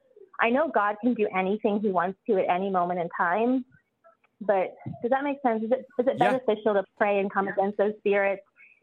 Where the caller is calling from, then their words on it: Hawaii, United States; Actually calling from Hawaii.